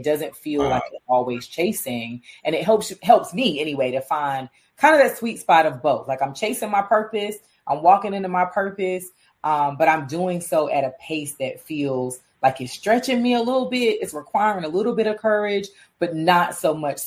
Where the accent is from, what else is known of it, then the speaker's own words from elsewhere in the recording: Durham, North Carolina, United States; also born or lived in Oregon; And not that like I'm from Durham, like we're a smorgasbord of all the things, Black, white, mm-hmm. Asian, like any background, nationality, sexuality, like you can find it in Durham.